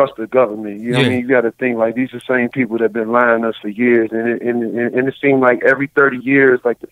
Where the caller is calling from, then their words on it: New York City, New York, United States; I'm in Amsterdam Projects on 62nd and 10th Avenue.